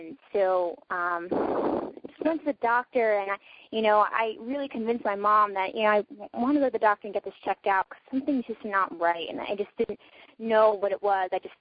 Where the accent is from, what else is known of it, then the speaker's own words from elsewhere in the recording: Brooklyn, New York, United States; I am from Brooklyn, New York. I come from Bensonhurst, which is a very Italian neighborhood, and I come from a very Italian Catholic family.